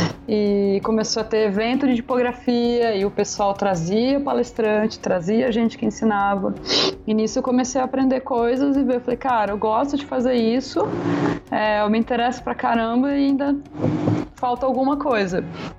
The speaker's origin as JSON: {"language": "Portuguese", "town": "Ribeirão Preto", "region": "São Paulo", "country": "Brazil", "tie": "born there", "said": "Eu sou designer gráfica, eu nasci aí em Ribeirão Preto, eu fui estudar na Unesp em Bauru"}